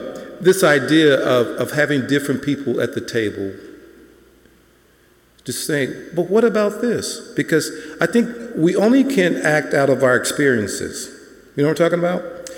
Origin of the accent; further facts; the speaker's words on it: Louisiana, United States; I remember growing up in Louisiana. We weren't the poorest of the poor, but we were poor.